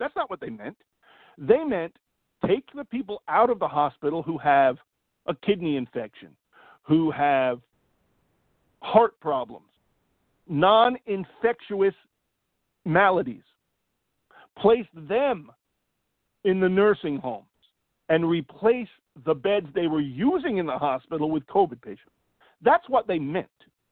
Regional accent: New York, United States; I'm a New Yorker.

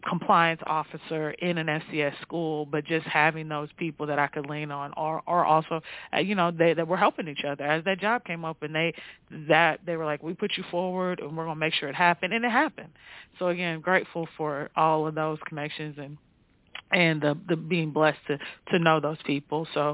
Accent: Ohio, United States; So I am from Ohio originally, like I said.

